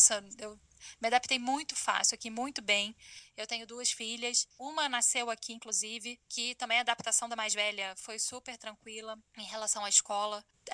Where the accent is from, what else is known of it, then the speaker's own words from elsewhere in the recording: Brazil; also born or lived in Istanbul, Turkey; now in Doha, Qatar; Então foi assim que eu saí do Brasil, né?